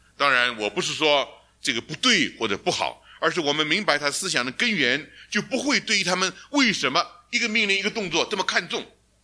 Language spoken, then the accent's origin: Chinese; China; now in United States; 因为我们身为中国人，我们一定有中国人的背景，因为我们来到美国，不知不觉受美国的影响。